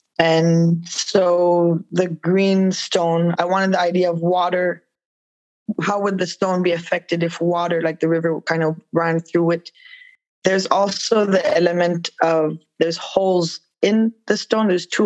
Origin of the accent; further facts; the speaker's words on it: Kuujjuaq, Quebec, Canada; now in Montreal, Canada; I'm originally from Kujuak, Quebec, Nunavik, but I've been living in Montreal for 10 years and I'm a multidisciplinary artist.